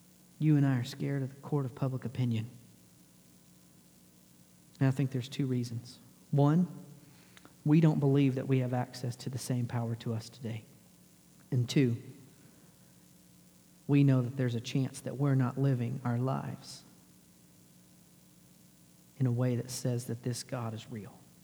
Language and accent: English; Texas, United States; I grew up in Texas.